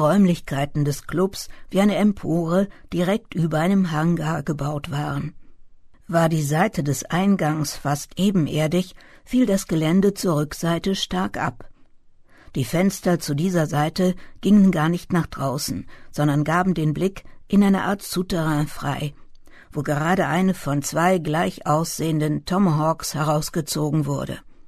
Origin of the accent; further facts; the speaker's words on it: Germany; Wahrscheinlich war es mir als Deutsche sogar verboten, überhaupt dorthin zu schauen.